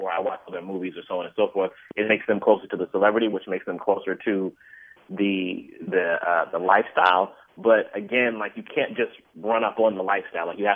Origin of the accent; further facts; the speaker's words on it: Tacoma, Washington, United States; I grew up in Tacoma, Washington, Pacific Northwest.